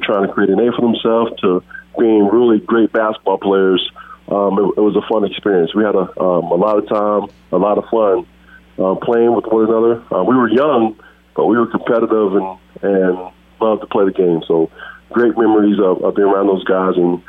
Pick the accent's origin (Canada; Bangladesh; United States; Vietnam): United States; Evansville, Indiana; I'm a kid from Evansville, Indiana